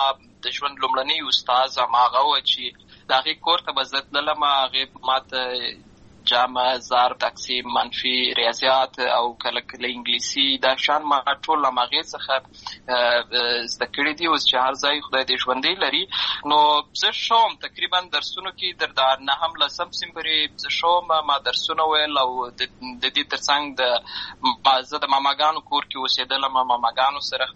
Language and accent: Pashto; Lashkar Gah, Helmand, Afghanistan; زه په اصل کې د اوروزګان ولایت یم، اما زه په هلمند ولایت لشکرګاه کې پیدا شوی یم، همالته لوی شوی یم، همالته مې ښوونځی لوستې ده،